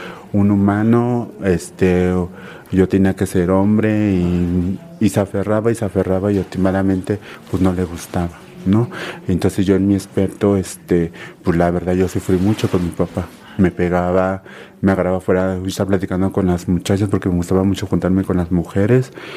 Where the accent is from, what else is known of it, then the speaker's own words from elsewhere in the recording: Cuernavaca, Morelos, Mexico; Yo soy de aquí, de Cuernavaca, Morelos.